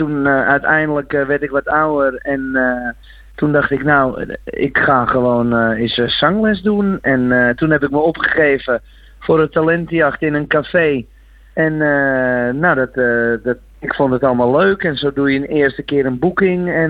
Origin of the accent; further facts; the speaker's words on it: Purmerend, North Holland, Netherlands; Zanger en ik kom uit Noord-Holland, Purmerend.